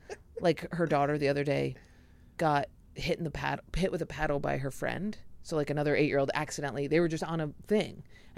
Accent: Canada; I'm a Canadian

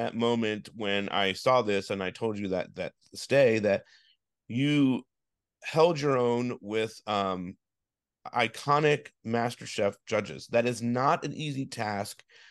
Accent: East Coast, United States; now in Los Angeles, United States; And I'm originally from the East Coast too.

